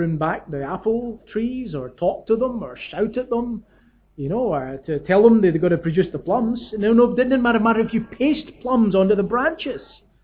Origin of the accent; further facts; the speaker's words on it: Scotland, United Kingdom; When I grew up in Lanarkshire, we lived not far from the Clyde Valley.